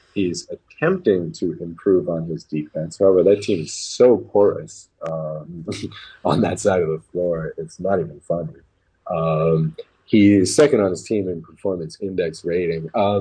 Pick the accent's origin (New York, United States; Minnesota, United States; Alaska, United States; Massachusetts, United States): Massachusetts, United States; I was born and raised in roughly near Boston